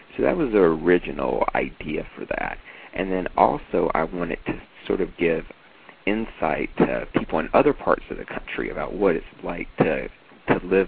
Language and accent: English; Mississippi, United States; You know, I grew up in Mississippi. I came out in Mississippi, and a lot of people are surprised by that I came out as much, you know, as openly as I did in Mississippi